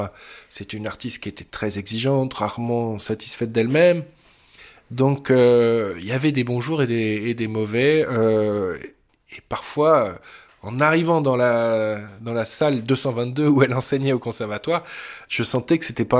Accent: Paris, Île-de-France, France; born there; je suis né à Paris en 1980. Je suis pianiste.

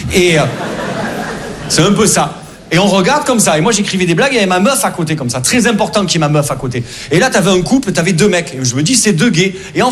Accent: Perpignan, Occitanie, France; Nous, moi je viens de Perpignan, à Agen, on a un fou du village.

